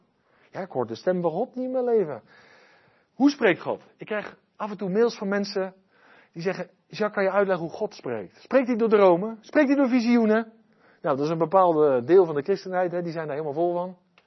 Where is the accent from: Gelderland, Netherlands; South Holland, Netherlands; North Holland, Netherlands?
South Holland, Netherlands; Westland; Ik ben in het Westland opgegroeid, glastuinbouw.